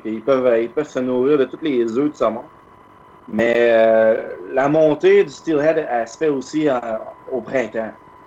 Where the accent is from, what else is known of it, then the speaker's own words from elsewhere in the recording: Quebec, Canada; now in Toronto, Canada; Moi, je viens de la ville de Québec. Je viens d'une petite ville en dehors de la ville de Québec. Puis, ça fait 6 ans que je suis à Toronto.